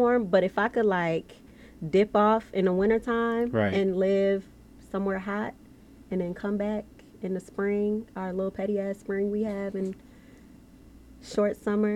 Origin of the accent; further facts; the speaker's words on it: Minnesota, United States; also born or lived in Chicago, Illinois / Georgia; Minnesota, Chicago. I've lived in Georgia.